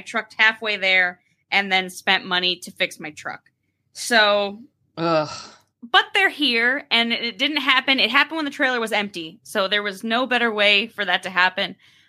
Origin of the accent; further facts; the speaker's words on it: Connecticut, United States; when I grew up in Connecticut